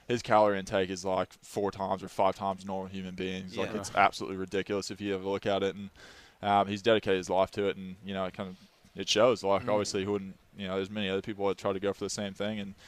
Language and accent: English; Dallas, Texas, United States; Well, I'm from Dallas, so Cowboys fan.